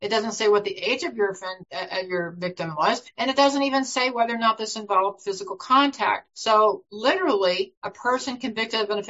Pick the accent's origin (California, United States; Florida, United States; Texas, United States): California, United States; And I say that because I'm from California. It's so easy to get to Mexico, right, from California.